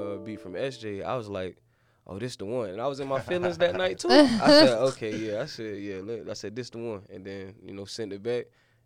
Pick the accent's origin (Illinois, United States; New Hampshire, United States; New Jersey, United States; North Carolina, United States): North Carolina, United States; Raeford; Like, I'm from Rayford, North Carolina, a small little country town.